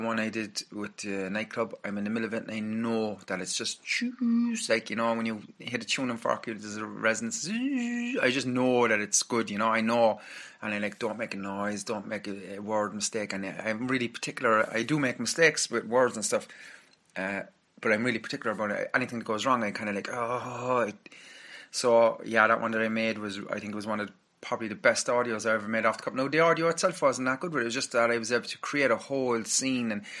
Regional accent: Ireland; I like Boston as well, obviously, you know, being Irish.

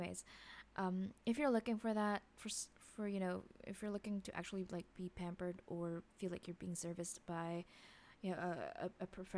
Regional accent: Philippines; I mean, I'm not a nurse, but I'm Filipino. I grew up with a bunch of nurses in the family

